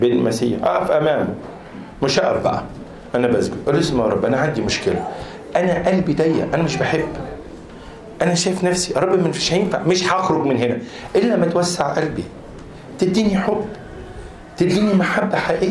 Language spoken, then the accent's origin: Arabic; Egypt; وكون انا جاي من مصر لسه احنا ما بنفهمش اللغه الا بالحضن والبوس